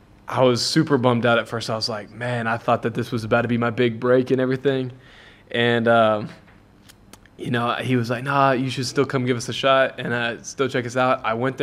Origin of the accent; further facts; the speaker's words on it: Arkansas, United States; Man, I'm from Arkansas. I played high school up there